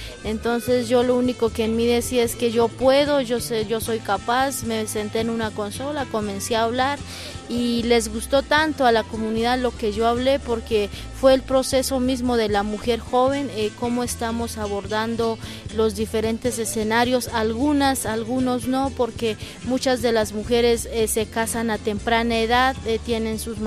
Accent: Cauca, Colombia; vengo de Colombia, del departamento del Cauca, del suroccidente de Colombia, mi pueblo, territorio ancestral del pueblo Misak, originalmente conocidos como Hijos del Agua.

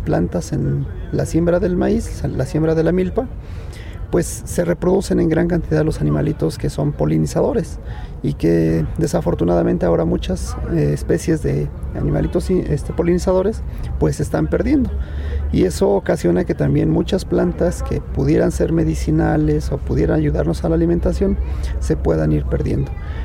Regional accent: Álvaro Obregón, Tlaxcala, Mexico; yo soy de Álvaro Obregón, del municipio de Españita, Tlaxcala.

